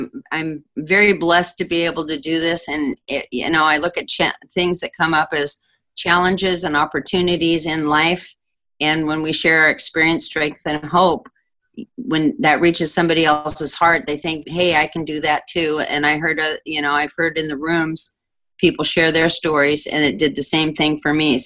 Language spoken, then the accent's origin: English; Anaheim, California, United States; I grew up in Anaheim, just a couple blocks from Disneyland, and I grew up thinking Tinkerbell and Peter Pan were real because I could see the fireworks at night.